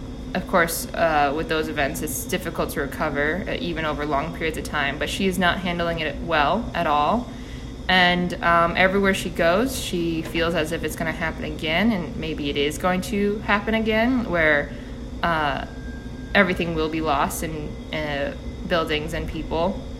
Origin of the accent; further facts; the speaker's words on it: Bedford, New Hampshire, United States; I'm from Bedford, New Hampshire.